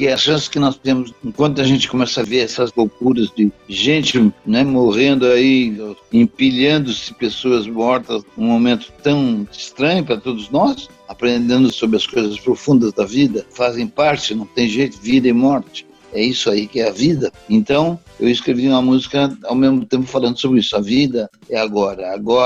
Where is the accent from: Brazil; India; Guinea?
Brazil; Bagé, Rio Grande do Sul; Porque eu sou de Bagé, da fronteira do Brasil com o Uruguai